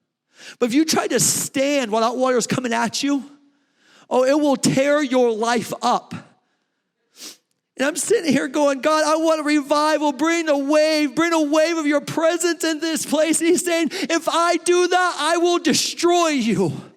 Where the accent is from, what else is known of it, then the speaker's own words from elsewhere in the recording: California, United States; moved away; I was from California. Moved to Georgia.